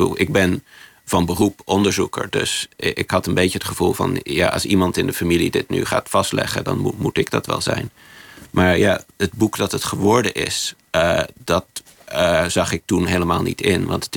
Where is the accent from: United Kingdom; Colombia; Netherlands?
United Kingdom; Oxford, South East England; Dutch is a second language; omdat ik uit Oxford kom en Nederland eigenlijk niet goed ken.